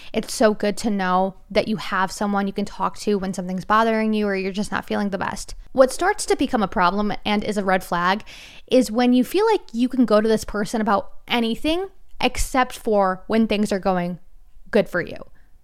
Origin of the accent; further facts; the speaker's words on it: Connecticut, United States; I'm from Connecticut. I grew up in it. I get it. I love New England.